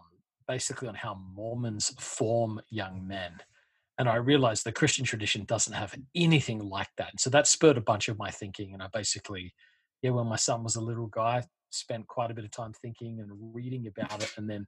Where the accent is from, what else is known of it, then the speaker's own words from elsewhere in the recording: Australia; moved away as an adult; now in United States; No, I'm originally from Australia, but I actually came to the States to go to school in Georgia.